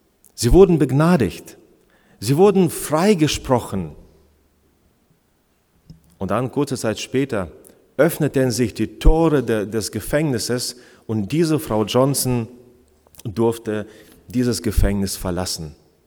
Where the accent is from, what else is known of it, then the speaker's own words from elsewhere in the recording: Schneverdingen, Lower Saxony, Germany; ich bin heute hier bei euch mit meiner lieben Frau Ina. Wir kommen aus Schneverdingen, wir sind da auch in einer Gemeinde, eine Bibelgemeinde.